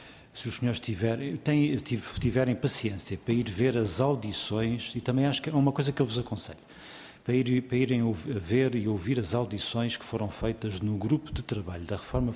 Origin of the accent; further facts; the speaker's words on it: Castelo Branco, Portugal; Eu sou do distrito de Castelo Branco. Nasci em Castelo Branco, sempre vivi em Castelo Branco, tirando o tempo da tropa e o tempo da licenciatura que fiz aqui em Lisboa, regressei a Castelo Branco e moro lá.